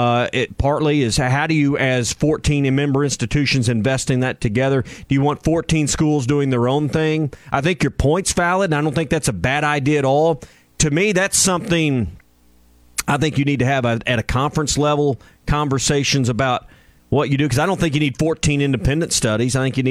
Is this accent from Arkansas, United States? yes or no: yes; Fort Smith, Arkansas, United States; me as a Fort Smith guy that I just want the Fort Smith guy to do good.